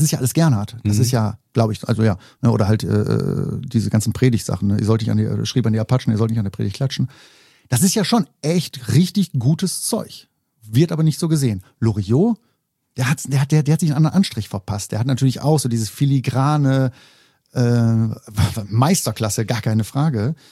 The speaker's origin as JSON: {"language": "German", "town": "Mülheim", "region": "North Rhine-Westphalia", "country": "Germany", "said": "Ich komme aus Mühlheim"}